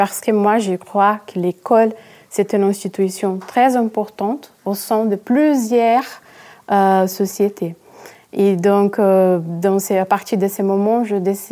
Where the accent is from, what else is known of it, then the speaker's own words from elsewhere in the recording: Brazil; French is a second language; Donc je suis brésilienne, je suis née une femme à la campagne, très éloignée, dans un petit village